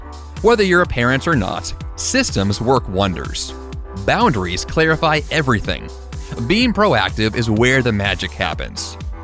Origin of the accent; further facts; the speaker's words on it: Missouri, United States; we grew up with in Missouri back when we were kids